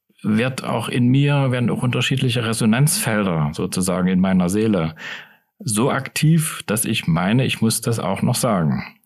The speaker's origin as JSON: {"language": "German", "region": "East Germany", "country": "Germany", "said": "Bei der Trilog-Konferenz zum Beispiel, da rede ich halt als Deutscher oder manchmal auch als Ostdeutscher."}